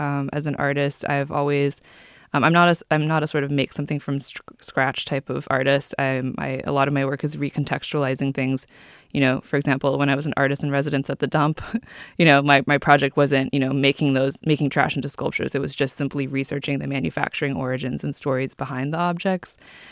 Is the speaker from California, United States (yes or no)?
yes; California, United States; I grew up in Silicon Valley, so I feel like my whole life has been kind of steeped in that.